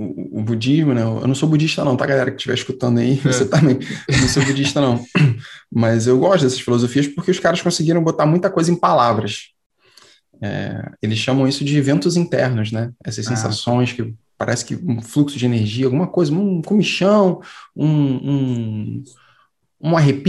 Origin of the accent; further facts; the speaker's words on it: Rio de Janeiro, Brazil; born there; Por que eu nasci no Morro do Pinto, no Rio de Janeiro?